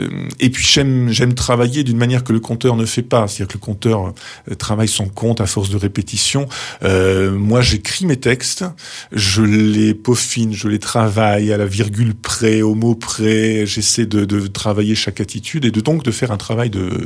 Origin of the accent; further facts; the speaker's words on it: Hauts-de-France, France; moi, je viens du Nord. Mon grand-père était mineur dans les mines de charbon à Lens.